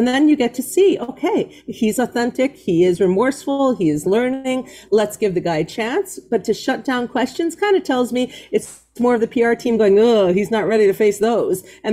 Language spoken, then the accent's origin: English; Quebec, Canada; I grew up in Quebec